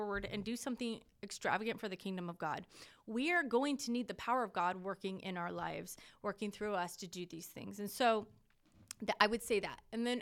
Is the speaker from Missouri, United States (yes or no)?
no; California, United States; And sorry, we're from California.